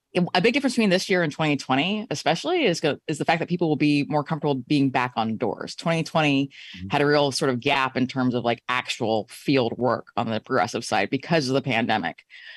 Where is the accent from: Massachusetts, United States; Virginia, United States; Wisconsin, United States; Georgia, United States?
Virginia, United States; Warsaw; no, the town was called Warsaw. It's in the northern